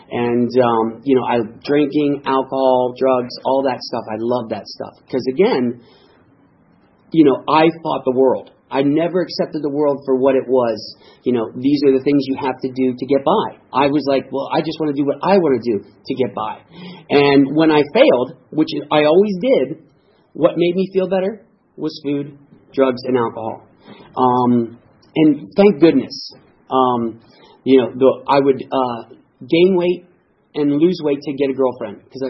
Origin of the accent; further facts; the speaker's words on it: Midwest, United States; and I grew up in the Midwest, and there were two things that we had to do to get by in our family. I grew up in a big family.